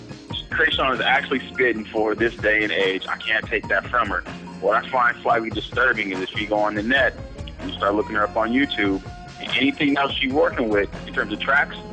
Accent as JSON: {"language": "English", "region": "California", "country": "United States", "said": "So, obviously, I'm from Northern California."}